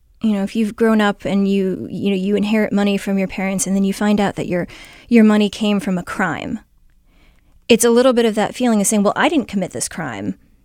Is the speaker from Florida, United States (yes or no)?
no; Shaker Heights, Ohio, United States; I remember in the 90s when I was growing up in Shaker Heights